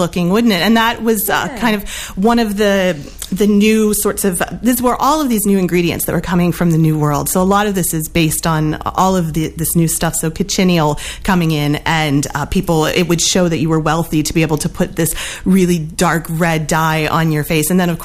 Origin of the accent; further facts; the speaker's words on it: Pennsylvania, United States; was a student docent at a Revolutionary War museum in my hometown in Pennsylvania.